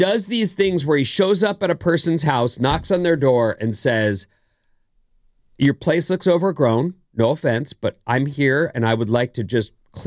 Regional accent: California, United States; So I do think people from other places driving here, I'm from California

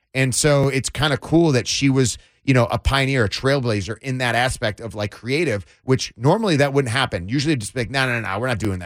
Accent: Parma, Ohio, United States; I'm from Parma, Ohio, right? Like, my trajectory was you go to college, after college you go back to Parma, Ohio, you get a family, you get a job

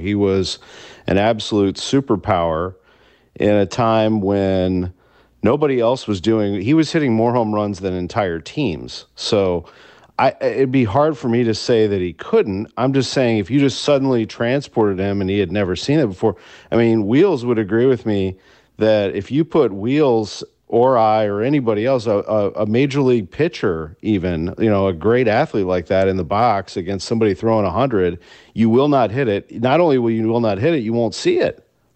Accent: St. Louis, Missouri, United States; I think just knowing what I know today and being a Cardinals fan and growing up in St. Louis

